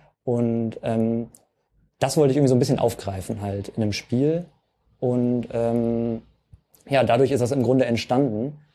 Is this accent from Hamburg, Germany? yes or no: yes; Hamburg, Germany; ich komme aus Hamburg und bin fürs Studium nach Lübeck gegangen.